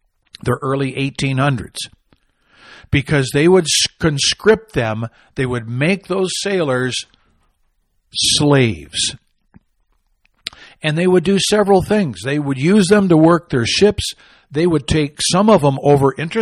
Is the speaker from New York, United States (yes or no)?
no; Michigan, United States; born there; Up in the land of my nativity, I was born in Michigan.